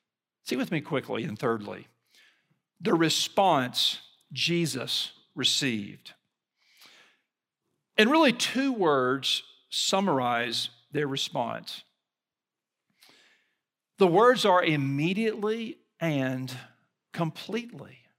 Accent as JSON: {"language": "English", "region": "Gulf Coast", "country": "United States", "tie": "born or raised there", "said": "As a little boy, I grew up on the Gulf Coast, and we lived on the water."}